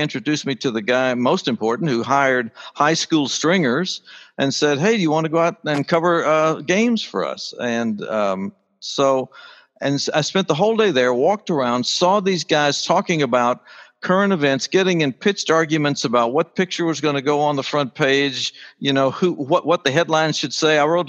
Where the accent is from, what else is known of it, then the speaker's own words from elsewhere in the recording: Atlanta, Georgia, United States; That was my hometown.